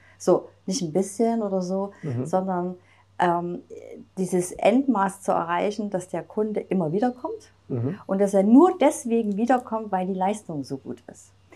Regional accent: East Germany, Germany; dass ich ja aufgewachsen bin im Osten Deutschlands

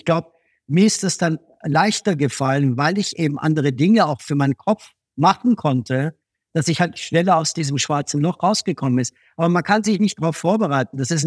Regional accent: Austria; als Österreicher ist man ja auch immer, man ist ein bisschen gewichter wie die Deutschen und die Franzosen, weil wir so ein kleines Land sind

